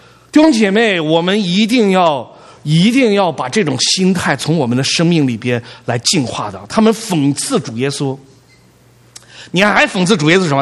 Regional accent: Lanzhou, Gansu, China; born there; 这些人老问我你生在哪里，我都不好意思说我生在兰州

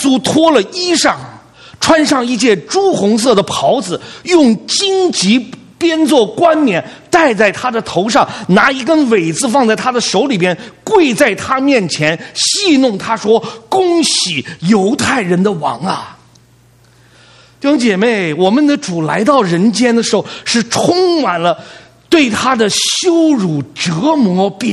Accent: Lanzhou, Gansu, China; born there; 这些人老问我你生在哪里，我都不好意思说我生在兰州

